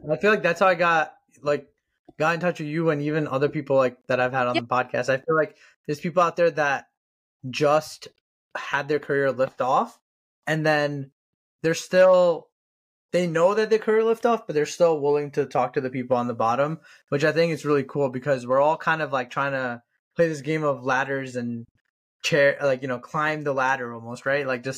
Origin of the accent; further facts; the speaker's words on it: New Jersey, United States; no, I'm from Jersey. So I was born